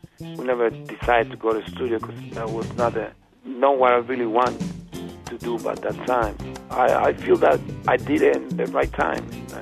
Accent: Cuba; English is a second language; now in New York City, United States; I came from Cuba with the 50% of Afro-Cuban knowledge, but the other 50% of the music that I play, I learned in the United States. I learned in New York City

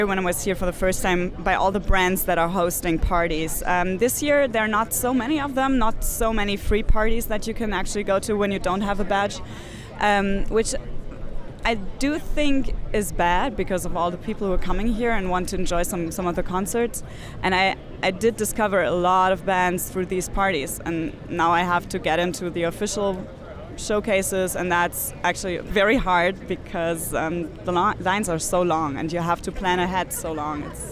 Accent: Germany; I'm heading from Germany, and I'm a journalist as well.

